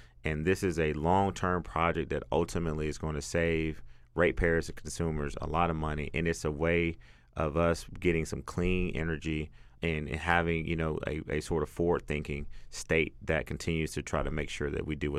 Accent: Athens, Georgia, United States; Yeah, I'm from Athens. I like

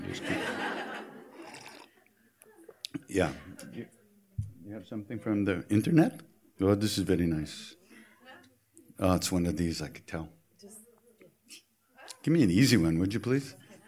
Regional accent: New York, United States; I'm from New York, okay, as you know.

